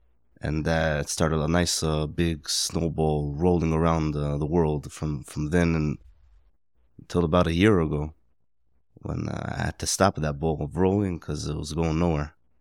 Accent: Brooklyn, New York, United States; I was born in Crown Heights 32 years ago.

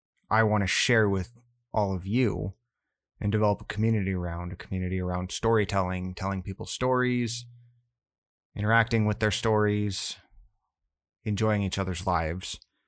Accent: Denver, Colorado, United States; Coming from a heavily partisan area like Colorado, you know, growing up around Denver, to find out that it was, and learn about what unicameral is, that was fascinating.

